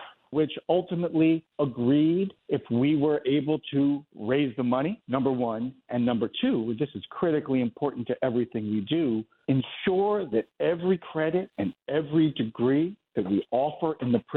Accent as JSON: {"language": "English", "town": "New York City", "region": "New York", "country": "United States", "tie": "born or raised there", "said": "I grew up in New York City, and a few things happened at once."}